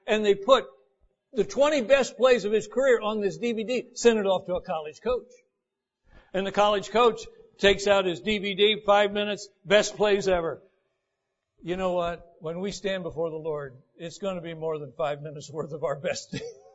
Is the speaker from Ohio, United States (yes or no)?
yes; Ohio, United States; I'm from Northwest Ohio.